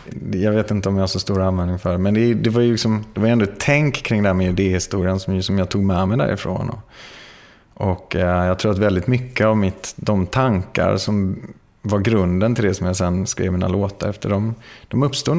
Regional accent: Växjö, Kronoberg County, Sweden; now in Malmö, Sweden; för oss var ju också kul att vi kom då från Växjö och med någon slags lite småländsk anda

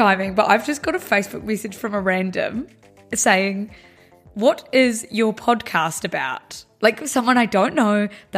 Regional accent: New Zealand; That's my brother. We're from New Zealand.

